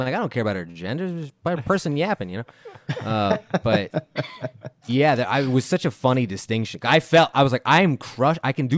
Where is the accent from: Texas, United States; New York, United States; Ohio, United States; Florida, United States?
Texas, United States; Houston; No, I'm from Houston. That's where I am right now.